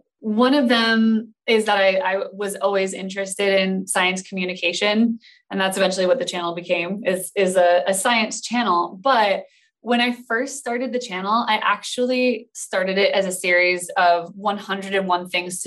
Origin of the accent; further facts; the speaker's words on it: Hawaii, United States; So thinking back to when I was a kid, I grew up in Hawaii.